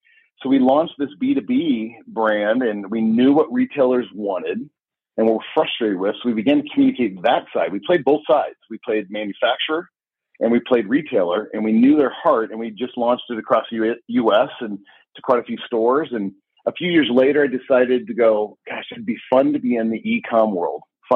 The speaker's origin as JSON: {"language": "English", "region": "California", "country": "United States", "tie": "born or raised there", "said": "I grew up in Southern California in a Dutch dairy family"}